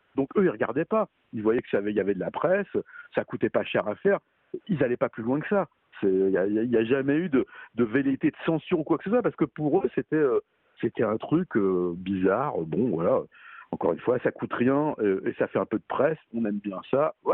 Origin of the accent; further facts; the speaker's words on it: Paris, Île-de-France, France; Parce que moi, je suis parisien, je ne suis pas banlieusard.